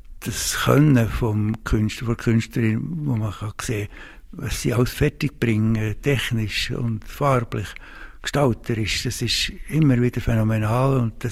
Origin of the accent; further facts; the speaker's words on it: Thun, Bern, Switzerland; wir sind beide in Thun aufgewachsen